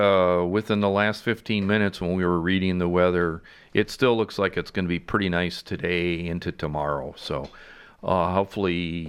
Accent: La Crosse, Wisconsin, United States; I know, growing up in La Crosse, Wisconsin, for a few years, they actually had a semi.

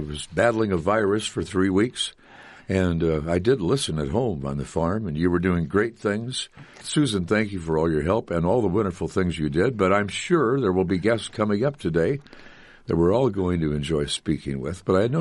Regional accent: Story City, Iowa, United States; I'm from Story City.

